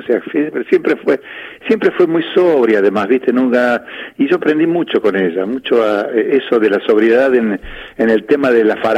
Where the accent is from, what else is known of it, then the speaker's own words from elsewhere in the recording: Tandil, Buenos Aires Province, Argentina; yo soy un pibe de Tandil